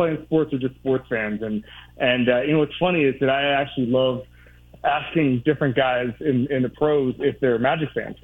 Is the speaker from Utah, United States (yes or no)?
no; Orlando, Florida, United States; I grew up in downtown, went to Boone High School. I grew up about a mile away from the arena, where the arena is now, kind of Lake Eola area, Lake Davis, Lake Eola area.